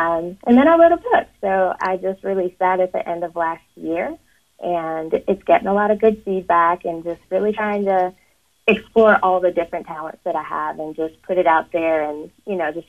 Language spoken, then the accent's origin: English; Greenville, South Carolina, United States; also born or lived in Yuma, United States / Trinidad and Tobago; I wasn't born in Greenville. I was born in Yuma, Arizona, but my mom's from Trinidad and Tobago, and so we moved there for a while before we came to South Carolina. So I moved here in the early 90s, and I've been here ever since.